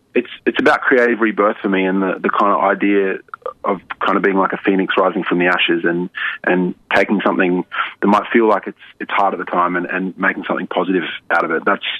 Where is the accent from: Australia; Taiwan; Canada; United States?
Australia; Melbourne, Victoria; born there; I was born in Melbourne and I have spent a lot of time living in Melbourne